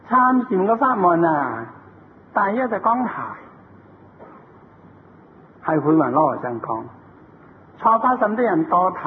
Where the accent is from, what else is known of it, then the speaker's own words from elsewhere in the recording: Guangdong, China; 他是湖南话，我是广东人，广东人唔懂湖南话。